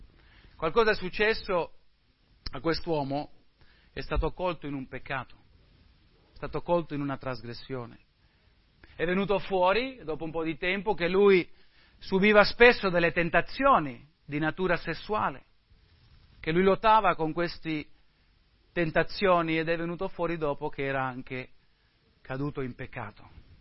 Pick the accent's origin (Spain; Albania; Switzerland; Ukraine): Spain; Madrid, Community of Madrid; io sono cresciuto in Spagna, sono cresciuto a Madrid, in un contesto missionario.